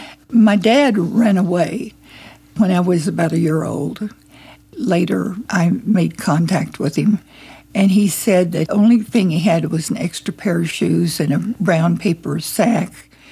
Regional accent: Tulsa, Oklahoma, United States; born there; I was born here in Tulsa at Morningside Hospital, which currently is Hillcrest Hospital.

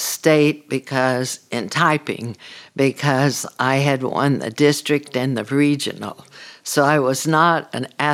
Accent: Beaumont, Texas, United States; also born or lived in Houston / Genoa / Anahuac; Not at elementary school, no. We moved from Houston to Genoa, and Genoa to Anahuac, and Anahuac to Beaumont.

